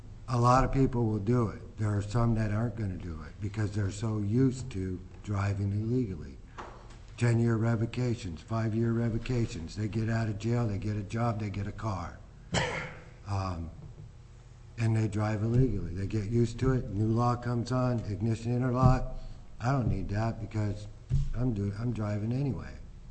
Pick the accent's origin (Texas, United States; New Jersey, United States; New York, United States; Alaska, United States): Alaska, United States; Tanana; Through the chair … I'm from Tanana, Alaska.